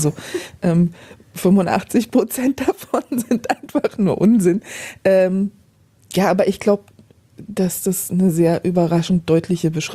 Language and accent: German; Berlin, Germany; Also Berlin ist meine Heimat, wird es immer sein.